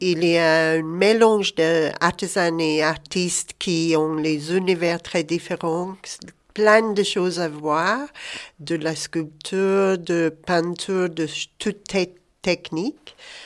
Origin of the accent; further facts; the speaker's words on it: Scotland, United Kingdom; French is a second language; now in France; Je suis d'origine écossaise, mais j'habite en France depuis 33 ans, mais j'ai jamais perdu mon accent.